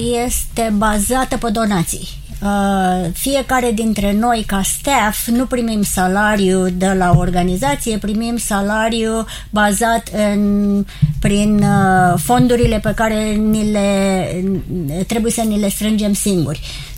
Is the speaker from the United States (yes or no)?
yes; United States; Romanian is a second language; Noi nu venim din America cu agenda noastră.